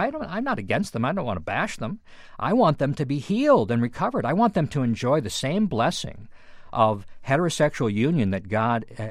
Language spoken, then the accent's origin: English; Shelburne Falls, Massachusetts, United States; the values that I grew up with growing up in Shelburne Falls, which were primarily Judeo-Christian worldview